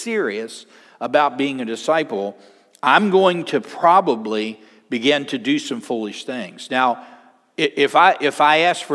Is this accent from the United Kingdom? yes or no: no; West Virginia, United States; We lived in a mobile home there in West Virginia. We grew up in West Virginia.